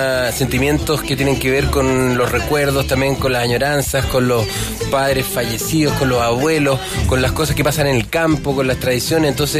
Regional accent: Chile; como músicos chilenos nos podemos reencontrar con algo que muchos músicos tenemos extraviado

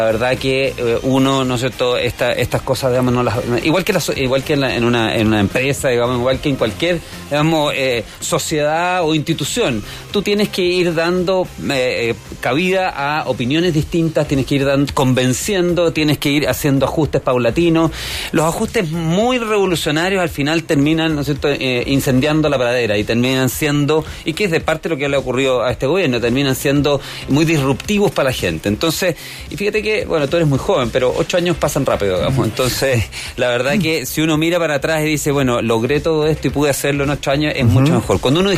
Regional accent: Chile; un estándar distinto al que como chilenos nos hemos dado.

